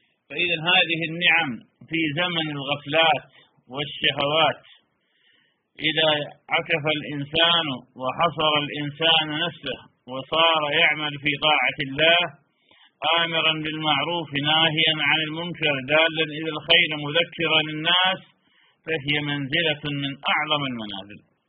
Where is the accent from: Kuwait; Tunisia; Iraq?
Iraq; أنا حينما كنت في بلدي العراق